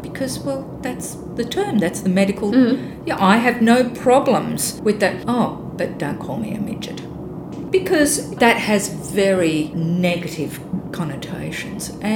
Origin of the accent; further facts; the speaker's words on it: Australia; But here in my home country, in Australia, I walk down the street and I'm never nobody.